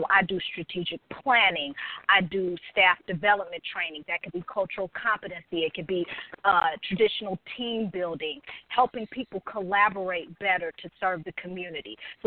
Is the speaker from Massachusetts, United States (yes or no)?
no; San Francisco, California, United States; also born or lived in Oakland; I am a California girl. I was born in Oakland, California, but also raised in San Francisco as well. So I'm a true Bay Area girl through and through, all day, every day.